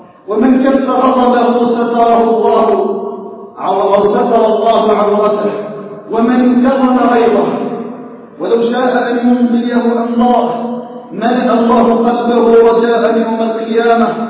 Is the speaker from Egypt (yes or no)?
no; Algeria